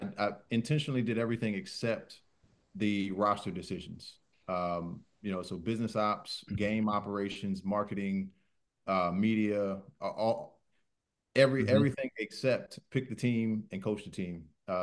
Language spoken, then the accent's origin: English; Harrisburg, Pennsylvania, United States; It was a lower level team. It was in my hometown called the Harrisburg Stampede.